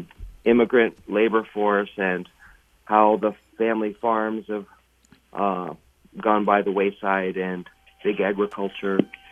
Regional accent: Fort Dodge, Iowa, United States; Well, I'm from Fort Dodge area, and it just seems like he's the type of guy I grew up with, and he just speaks in a good Iowa voice

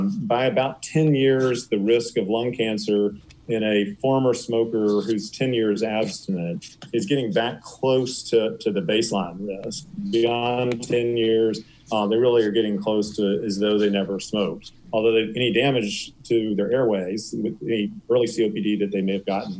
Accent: Shreveport, Louisiana, United States; also born or lived in Boston; While I grew up in Shreveport, I did a lot of my training around the country, and I was in Boston for the better part of a decade.

